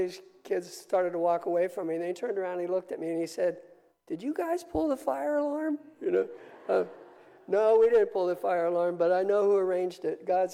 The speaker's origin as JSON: {"language": "English", "region": "Pennsylvania", "country": "United States", "said": "But here, mostly, I'm from Berks County."}